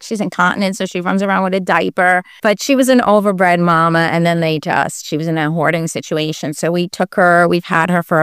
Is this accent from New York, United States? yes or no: yes; Staten Island, New York, United States; I feel like it wasn't the New York that I grew up in Staten Island. It wasn't the Staten Island that I grew up in.